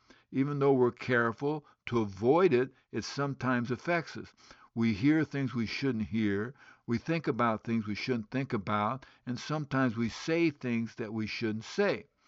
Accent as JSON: {"language": "English", "country": "Guinea", "tie": "born or raised there", "also_born_or_lived": "Liberia / Kenya", "said": "I was born in West Africa, in Liberia, West Africa, and grew up in Guinea, West Africa."}